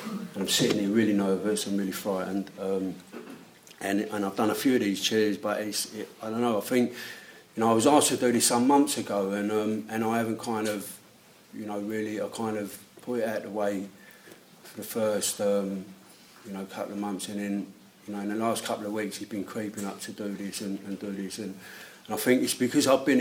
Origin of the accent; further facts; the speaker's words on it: London, United Kingdom; and I come from London, and my family is a dysfunctional one.